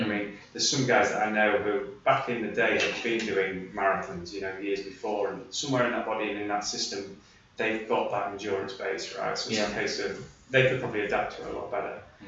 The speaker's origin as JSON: {"language": "English", "town": "Lincoln", "region": "East Midlands", "country": "United Kingdom", "also_born_or_lived": "Leeds", "accent": "Yorkshire", "said": "No, I'm actually from Lincoln."}